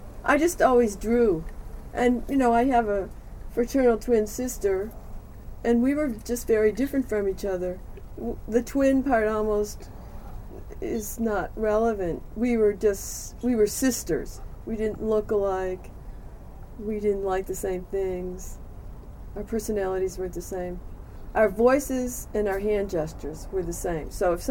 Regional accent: Buffalo, New York, United States; born there; I was born in Buffalo, New York in 1942, and I'm part of a twin set.

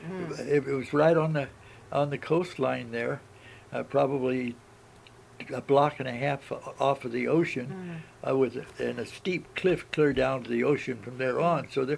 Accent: Huntington Beach, California, United States; I was born in Long Beach, and then I was moved down to Huntington Beach, along the coast

